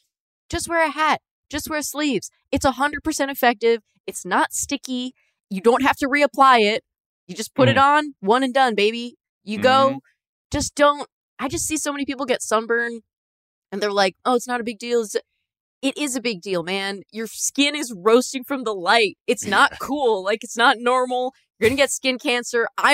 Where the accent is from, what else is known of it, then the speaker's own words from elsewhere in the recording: California, United States; I grew up in Northern California.